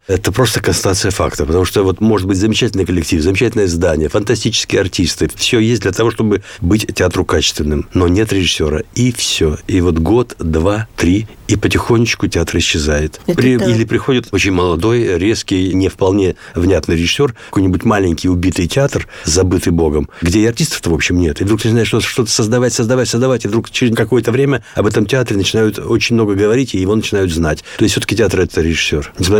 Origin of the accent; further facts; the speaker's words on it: Kyrgyzstan; accent: Kyrgyz; also born or lived in Russia; Поэтому я родился в России. Итальянского у меня только фамилия папы, а акцент у меня может быть только вот киргизский, потому что все-таки я вырос в Киргизии.